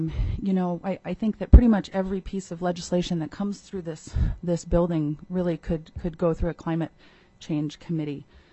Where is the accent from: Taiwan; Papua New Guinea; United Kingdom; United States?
United States; Ketchikan, Alaska; now in Juneau, United States; I'm Simshian from the Eagle Clan. I'm from Ketchikan. My family is from Metlakatla. And I live here in Juneau.